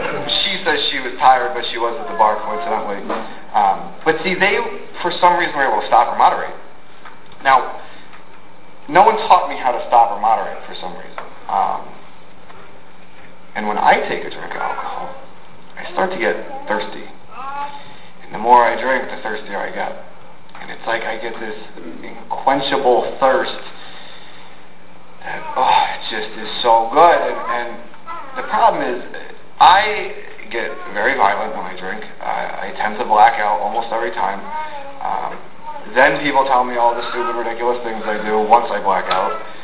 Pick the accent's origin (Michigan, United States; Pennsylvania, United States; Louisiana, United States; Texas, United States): Pennsylvania, United States; Fogelsville; I grew up right outside of Fogelsville, in between Fogelsville and New Chipoli.